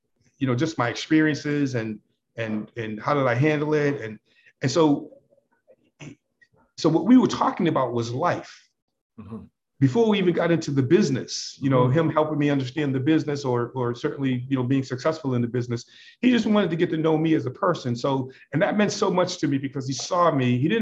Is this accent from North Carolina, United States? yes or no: no; Boston, Massachusetts, United States; moved away as an adult; also born or lived in upstate New York; when I moved to upstate New York from Boston, that's when I first left Boston.